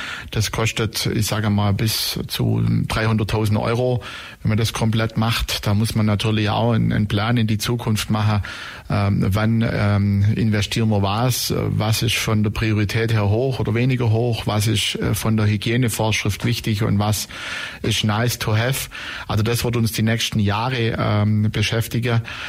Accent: Blaubeuren, Baden-Württemberg, Germany; Und ich selber bin ja aus Blaubeurer oder aus der Blaubeurer Ecke.

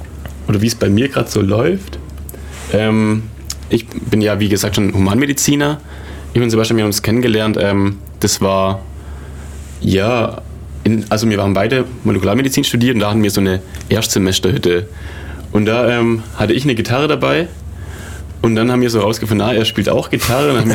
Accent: Kirchheim unter Teck, Baden-Württemberg, Germany; now in Ulm, Germany; Ich komme eigentlich auch hier aus dem Ländle, bei Kirchheim Tech.

